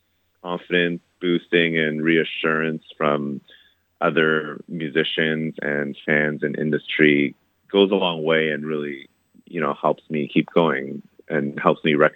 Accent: Mississauga, Ontario, Canada; in the music industry there and Mississauga, and I do a lot of things with the music and scene in my hometown.

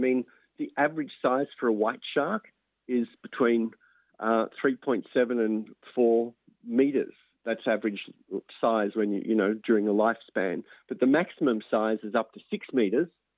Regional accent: Melbourne, Victoria, Australia; I was always scared of sharks growing up in Melbourne with, you know, beaches and shark attacks.

